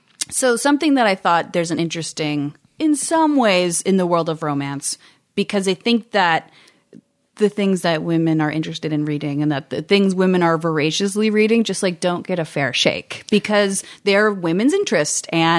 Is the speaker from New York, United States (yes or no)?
yes; Buffalo, New York, United States; Buffalo, New York. All my family's back there.